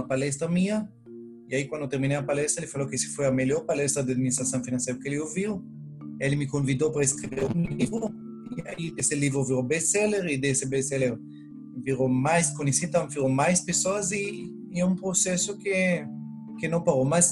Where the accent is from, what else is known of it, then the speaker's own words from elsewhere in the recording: Israel; Portuguese is a second language; moved away as an adult; now in Brazil; Eu sou israelense. Esse sotaque não veio da Bahia, entendeu? Porque ficou pensando. Eu vivo no Brasil já há 20 anos. Antes de vir para o Brasil, era oficial no Exército de Israel.